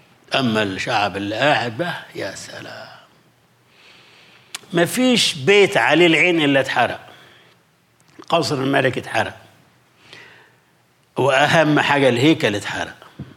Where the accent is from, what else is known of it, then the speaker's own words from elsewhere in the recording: Egypt; في مثل عندنا في مصر كده